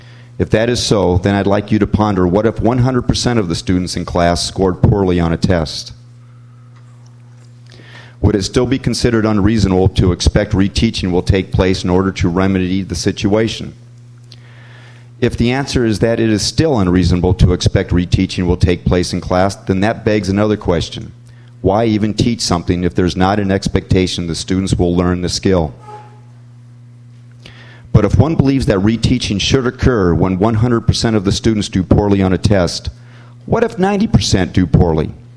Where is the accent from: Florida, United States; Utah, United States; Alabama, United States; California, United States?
California, United States; San Luis Obispo; I'm from San Luis Obispo.